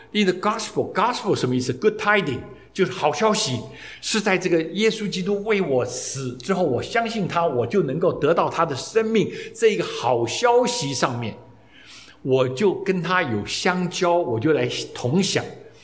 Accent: China; 我们的美国长大的吓死了，但我们中国人一听就知道

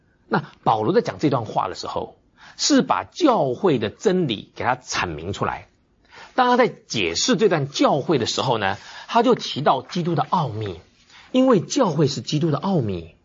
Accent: China; 那我们中国人说啊，祖传秘方，传子不传女。

